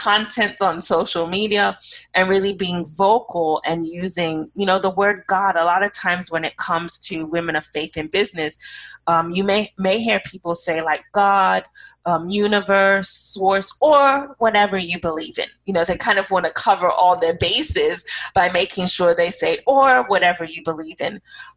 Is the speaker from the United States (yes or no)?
no; London, United Kingdom; I fall in the category of growing up in the faith. I grew up in London, England